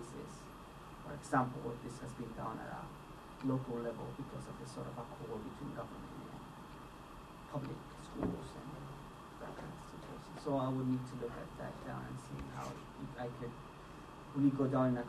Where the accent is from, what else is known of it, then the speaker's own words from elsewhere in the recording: Chile; because I'm from Chile, is to actually see how this is playing out in my own country.